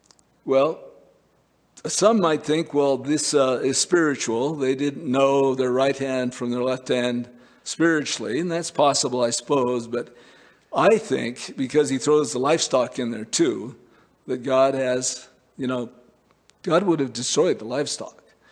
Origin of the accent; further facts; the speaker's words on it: Montana, United States; No, I'm from Montana. Montana wasn't in the Civil War